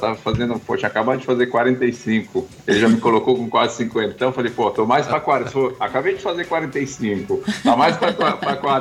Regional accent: Brasília, Federal District, Brazil; now in California, United States; É um orgulho meu, não por mim, mas pela minha terra aí, por essa cidade maravilhosa aí que a gente tem, por Brasília.

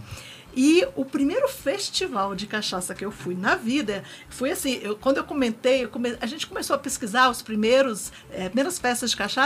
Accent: Brasília, Federal District, Brazil; E depois eu voltei para Brasília, eu sou de Brasília, eu voltei tem uns 9 anos

